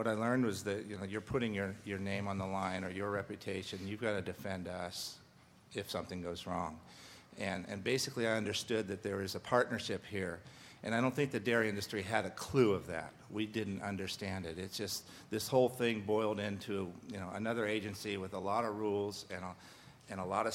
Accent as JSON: {"language": "English", "town": "Ferndale", "region": "California", "country": "United States", "tie": "born or raised there", "lives_now": "Crescent City, United States", "said": "I actually am currently from Crescent City up in Del Norte County, but I grew up here in Ferndale."}